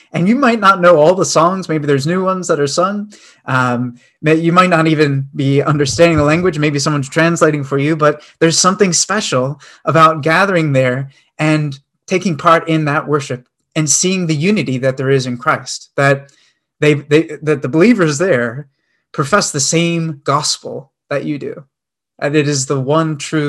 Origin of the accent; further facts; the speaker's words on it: Maryland, United States; now in Wisconsin, United States; I was thinking back to growing up in Maryland and a local church there, and then being transplanted to Wisconsin in the Midwest